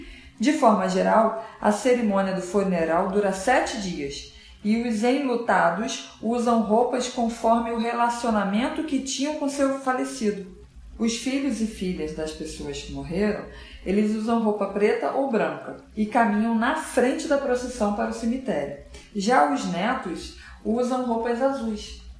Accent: Rio de Janeiro, Brazil; Tá tudo certo pra mim e pra você, que somos cariocas, nascida no Brasil, temos a mesma cultura

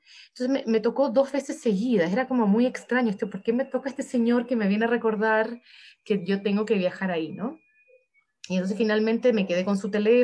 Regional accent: Santiago, Santiago Metropolitan Region, Chile; born there; se mueven hacia Santiago, que es donde yo nazco, y donde yo ya soy una chilena común y corriente

